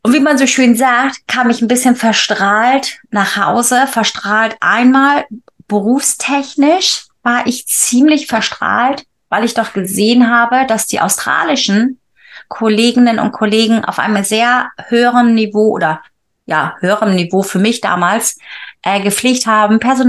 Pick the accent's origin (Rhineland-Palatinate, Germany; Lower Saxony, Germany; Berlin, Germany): Lower Saxony, Germany; Wilhelmshaven; now in Bremen, Germany; komme ursprünglich aus Friesland, ja, geboren in Wilhelmshaven, aber mein Erwachsenenleben, sage ich immer, hat in Bremen angefangen.